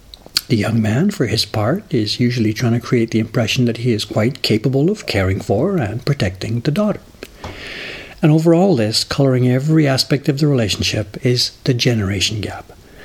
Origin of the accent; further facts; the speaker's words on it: England, United Kingdom; also born or lived in Canada; I grew up in England and Canada in the immediate post-war period.